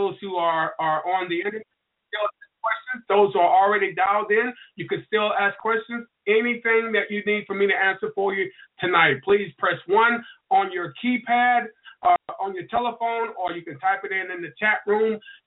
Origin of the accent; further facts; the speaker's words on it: Albany, Georgia, United States; I will not be limited from the fact that I'm from Albany, Georgia, and I might speak with a slang and I might not cross every T and dot every I.